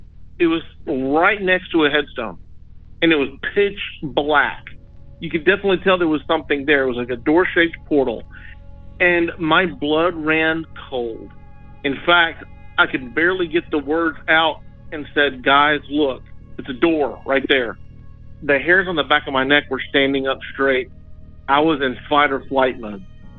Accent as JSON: {"language": "English", "town": "Tuscaloosa", "region": "Alabama", "country": "United States", "tie": "born or raised there", "lives_now": "Florida, United States", "said": "I'm calling from North Florida. This account takes place back in 1990 in my hometown of Tuscaloosa, Alabama."}